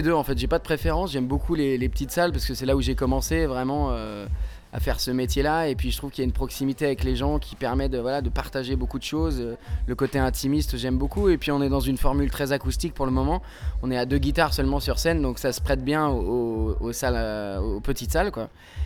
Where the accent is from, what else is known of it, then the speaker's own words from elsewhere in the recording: Nouvelle-Aquitaine, France; now in Paris, France; Et comme je suis originaire de la Creuse, c'est le fin fond de la campagne en France.